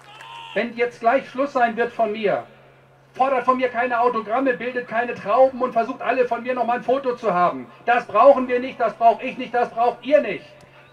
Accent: Lower Saxony, Germany; now in Canada; Nein, ich bin kein Berliner. Ich bin ein Niedersachse, der zwar in Kanada lebt, aber ich bin ein Niedersachse.

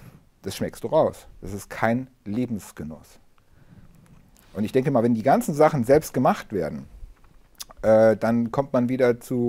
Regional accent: Munich, Bavaria, Germany; ich komme aus dem Münchner Norden, da haben wir in meiner Straße 5 Supermärkte, 5 Supermärkte in einer Straße und die gesamte Infrastruktur ist im Arsch, ist kaputt. Es gibt einen Zigarettenladen und einen Alkladen, das war's.

